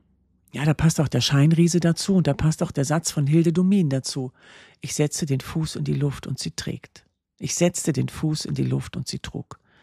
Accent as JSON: {"language": "German", "region": "North Sea coast", "country": "Germany", "tie": "born or raised there", "said": "Ich bin ja so an der Nordsee groß geworden. Und da war der Horizont eben das Wattenmeer."}